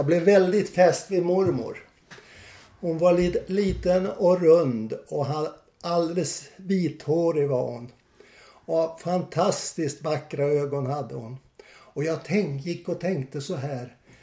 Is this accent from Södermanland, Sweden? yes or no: no; Kristinehamn, Värmland, Sweden; also born or lived in Karlskoga; now in Stockholm, Sweden; Men jag flyttade från Karlskoga i... hösten 45 till Kristinehamn.